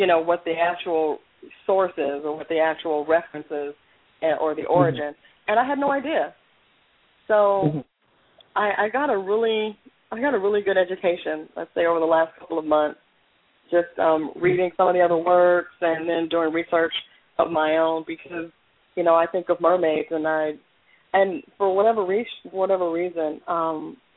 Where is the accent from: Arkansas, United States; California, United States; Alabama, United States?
California, United States; Redondo Beach; I am from California. I'm from Southern California.